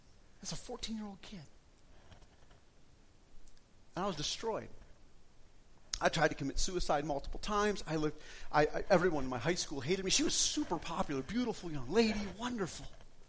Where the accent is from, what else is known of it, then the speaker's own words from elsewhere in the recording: Wisconsin, United States; Especially, I grew up in Wisconsin. If you've ever been to Wisconsin, there's two things to do in Wisconsin.